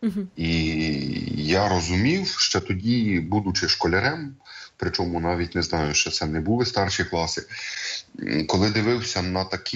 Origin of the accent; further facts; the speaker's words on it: Sharhorod, Vinnytsia Oblast, Ukraine; в моєму рідному Шаргороді